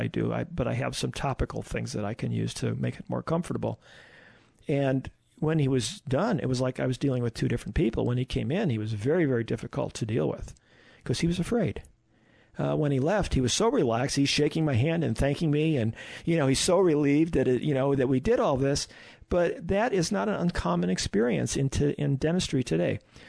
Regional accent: Chicago, Illinois, United States; I had enough painful experiences when I was young growing up in Chicago.

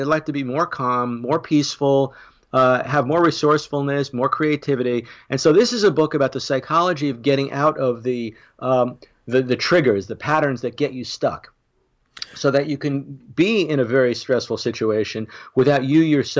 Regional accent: Long Island, New York, United States; Well, I grew up on Long Island, and I've got family on Long Island, so I know the drill.

